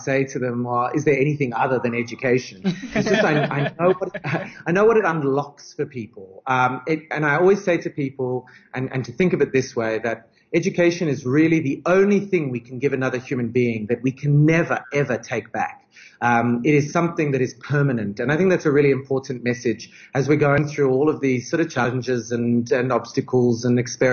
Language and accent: English; Australia; now in South Africa